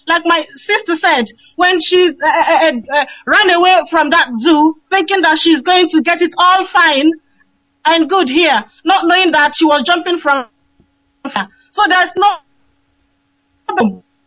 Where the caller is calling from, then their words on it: Cork, Munster, Ireland; I'm calling from Cork Island.